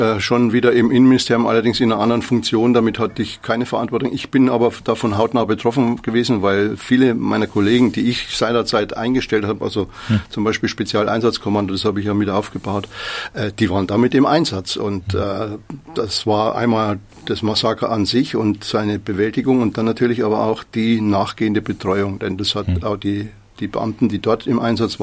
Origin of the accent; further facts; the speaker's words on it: Bavaria, Germany; born there; now in Erfurt, Germany; Ich bin in Bayern geboren, werde in Kürze 70 Jahre alt